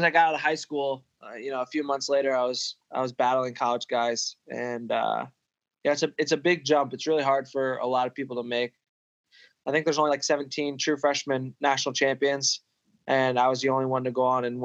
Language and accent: English; Ithaca, New York, United States; so I grew up in Ithaca, New York, which is where Cornell's located, and spent my whole life here.